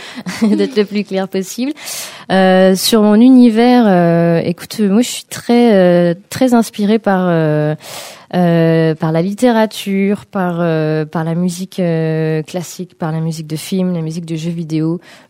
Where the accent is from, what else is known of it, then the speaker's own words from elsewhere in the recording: Île-de-France, France; born there; J'ai ma famille, oui, qui vient de là-bas. Moi, je suis née en Île-de-France dans le 94. Mais vu qu'on a beaucoup déménagé de par le métier de mon papa